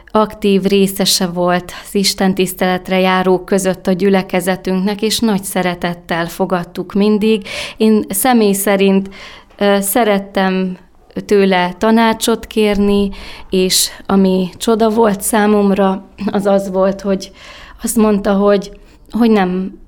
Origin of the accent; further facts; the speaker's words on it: Borsod-Abaúj-Zemplén, Hungary; Én magam is helyben elkötelezett, borsodi embernek tartom magam, hiszen ebben a megyében nőttem fel, és szívügyemnek tekintem én is ezt a településrészt, ezt a környezetet